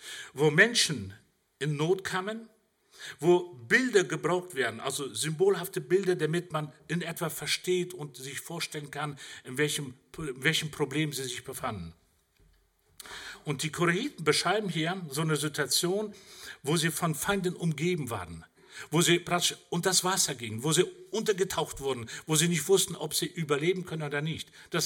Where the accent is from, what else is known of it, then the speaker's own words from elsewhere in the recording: Germany; also born or lived in Central Asia; Ich bin auch Deutscher, aber ich bin in Zentralasien nur auf die Welt gekommen, aber als Deutscher.